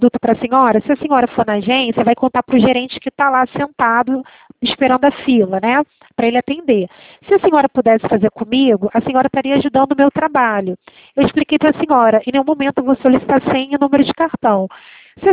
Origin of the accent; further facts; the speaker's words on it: Rio de Janeiro, Brazil; Eu sou do Rio de Janeiro.